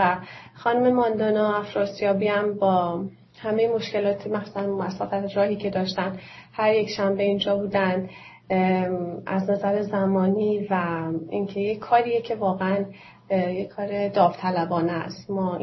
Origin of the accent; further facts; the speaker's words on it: Iran; این هدف اصلی بوده که یادشون نره که ما ایرانی هستیم هرچند که در ایران نیستیم.